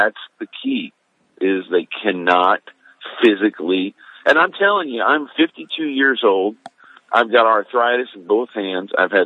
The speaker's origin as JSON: {"language": "English", "town": "Dallas", "region": "Texas", "country": "United States", "said": "I'm from Dallas."}